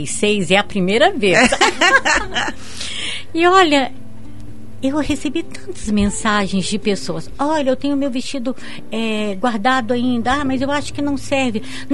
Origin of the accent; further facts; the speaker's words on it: Brazil; now in Curitiba, Brazil; Então, da nossa parte, enquanto brasileiros, né, enquanto voluntários desse grupo Fraternidade na Unidade, a gente busca assim sensibilizar a comunidade curitibana